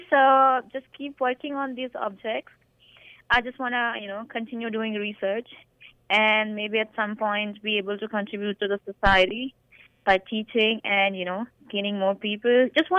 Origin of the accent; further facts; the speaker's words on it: India; English is a second language; now in United States; And also, like, I'm from India, so my my university where I went for undergrad, they contacted me